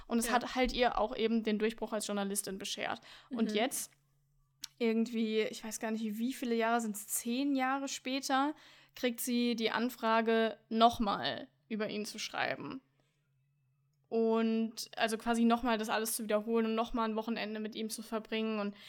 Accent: Germany; Dann sagt man, I'm from Germany und dann so, oh my God, I love your accent. Und ich immer so, ich hab keinen Akzent.

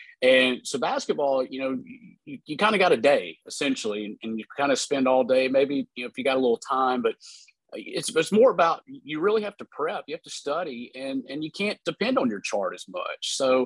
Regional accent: Farmerville, Louisiana, United States; I didn't. I actually went to Louisiana Tech. I'm originally from Farmerville.

